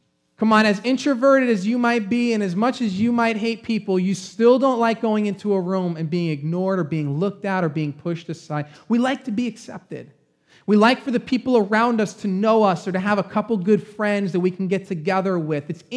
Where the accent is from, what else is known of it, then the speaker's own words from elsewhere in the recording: Long Island, New York, United States; Okay, we're from Long Island. It's what we're going to do.